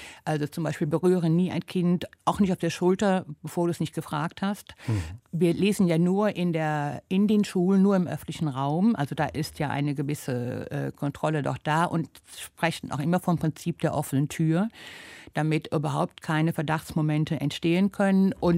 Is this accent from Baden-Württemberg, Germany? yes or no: no; Düren, North Rhine-Westphalia, Germany; Also ich bin nicht in der Stadt Düren aufgewachsen, sondern in einem Dorf, das später zu Düren eingemeindet wurde, ein Dorf mit 1200 Einwohnern.